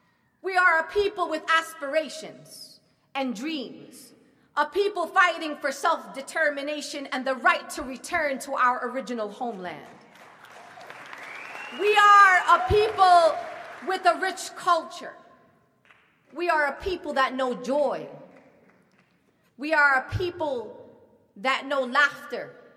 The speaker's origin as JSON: {"language": "English", "country": "United States", "said": "but also as an American, I work hard for my money."}